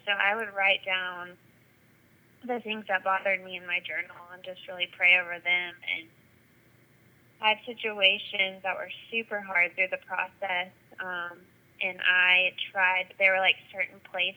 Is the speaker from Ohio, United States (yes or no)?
no; South Carolina, United States; I actually launched my group that I'm leading in my hometown of South Carolina now last night.